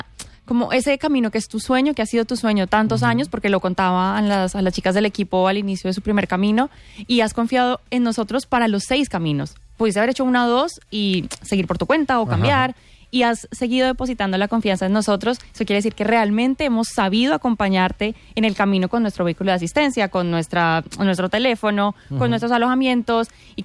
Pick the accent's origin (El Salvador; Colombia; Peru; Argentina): Colombia; now in Spain; Yo que soy de Colombia, sí. Cuando yo vine a vivir a España, no era tan conocido como ahora.